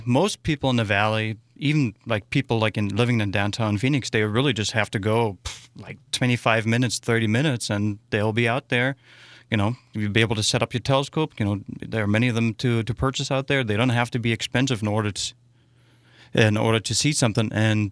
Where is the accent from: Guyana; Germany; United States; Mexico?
Germany; moved away; I actually grew up in a different country. I grew up in Germany, so I was not too interested then, but I came here